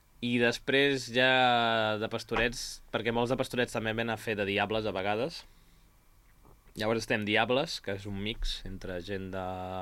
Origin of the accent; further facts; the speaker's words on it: La Múnia, Catalonia, Spain; O sigui, ho estic explicant jo perquè sóc de la Múnia.